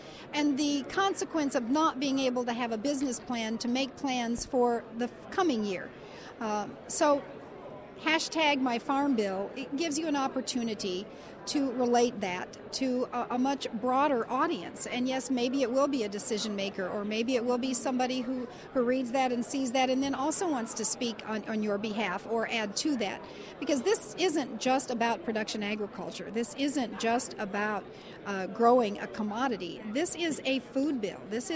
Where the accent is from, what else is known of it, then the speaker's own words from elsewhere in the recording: Illinois, United States; you pointed out the millions and billions of dollars that are invested in Illinois alone, which is my home state